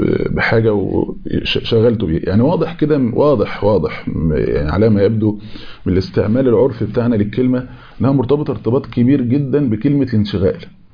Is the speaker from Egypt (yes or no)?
yes; Egypt; accent: Egyptian; انا بتكلم على اللهجه المصريه يعني، لان طبعا احنا لهجتنا لهجه وسط كده يعني ما بين اللهجات